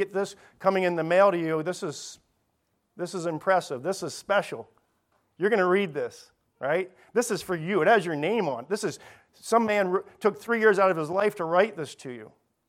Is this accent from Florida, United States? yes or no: no; Los Angeles, California, United States; growing up in Los Angeles, this was actually in place.